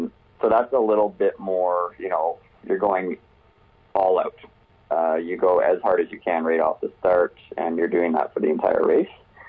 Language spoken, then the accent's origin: English; Halifax, Nova Scotia, Canada; also born or lived in Calgary; No, so my family moved back and forth between Calgary and Halifax. And on one of these occasions, we moved back to Halifax.